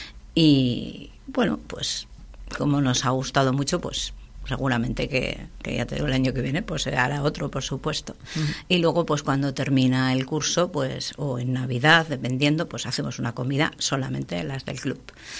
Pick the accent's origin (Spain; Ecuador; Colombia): Spain; Laredo, Cantabria; somos todos de Laredo, queremos estar